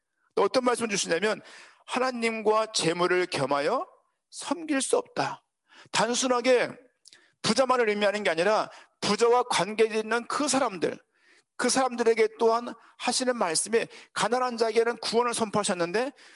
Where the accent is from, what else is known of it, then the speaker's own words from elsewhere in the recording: Seoul, South Korea; 제가 서울시 끝자락에 있는 은평구 수색에서 태어나고 자랐는데요.